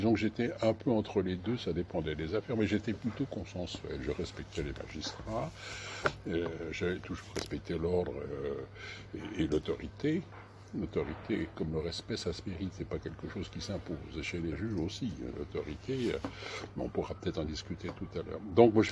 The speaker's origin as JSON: {"language": "French", "town": "Sarcelles", "region": "Île-de-France", "country": "France", "tie": "born or raised there", "also_born_or_lived": "Garges-lès-Gonesse", "said": "Je suis né en 48, juste après la jeune enfant du baby-boom, après la guerre. Je suis né à Garges-Ligonnès. Ensuite, j'ai passé toute mon enfance et mon adolescence à Sarcelles, à l'époque où il y avait encore des champs, puisque j'ai habité le premier bâtiment, le bâtiment 1."}